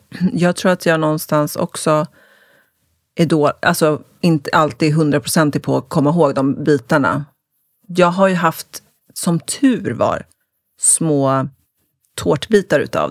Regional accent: Södertälje, Stockholm County, Sweden; Jag är uppvuxen i Södertälje

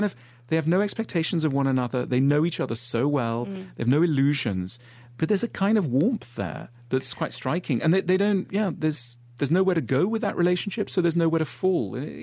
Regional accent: Switzerland; I grew up in Switzerland, which is, you know, in a way, like Australia, a really, really privileged country.

